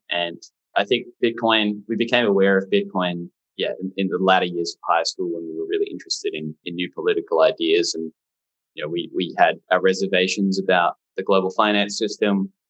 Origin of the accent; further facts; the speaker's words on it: Australia; Yeah, well, I'm obviously from Australia. You can probably hear that in my voice.